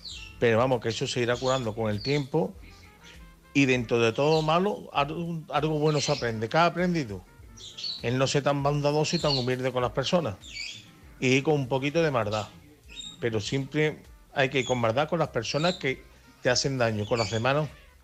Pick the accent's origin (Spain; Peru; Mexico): Spain; Seville, Andalusia; Hola, buenas noches … de Sevilla